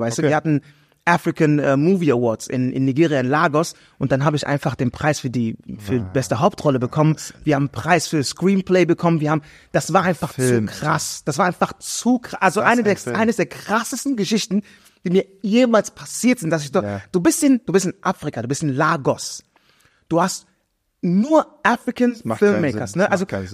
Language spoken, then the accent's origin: German; Germany; also ich bin in Deutschland groß geworden, bist du Ghana genug, bist du deutsch genug